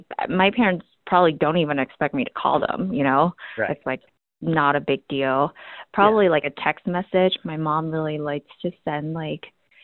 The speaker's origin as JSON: {"language": "English", "country": "Hong Kong", "tie": "born or raised there", "said": "when I grew up in Hong Kong"}